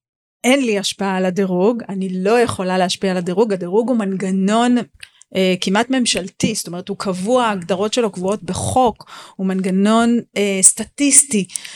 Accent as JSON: {"language": "Hebrew", "town": "Rishon LeZion", "region": "Central District", "country": "Israel", "tie": "born or raised there", "said": "כמו שלמדנו לפני רגע, גדלנו באותו מקום, בראשון לציון."}